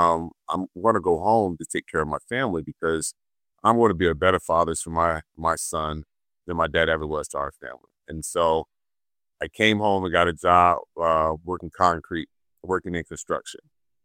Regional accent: Norfolk, Virginia, United States; I'm from 757, as athletes like to say, but that's in Norfolk, Virginia. I was born and raised in Norfolk and raised in Virginia Beach as well.

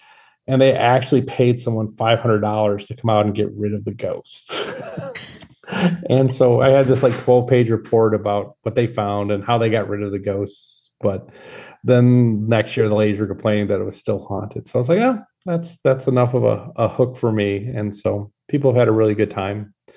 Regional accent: Midwest, United States; accent: Midwest; horror. There's my Midwest accent coming through.

